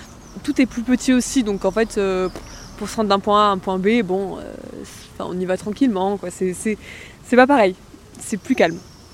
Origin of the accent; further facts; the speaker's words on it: Toulouse, Occitanie, France; moi je viens de Toulouse à la base et je suis venue à Montauban cette année